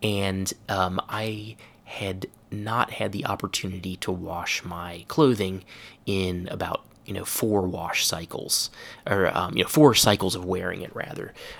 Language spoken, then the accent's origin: English; Cincinnati, Ohio, United States; And I told him, you know, I'm from Cincinnati, Ohio.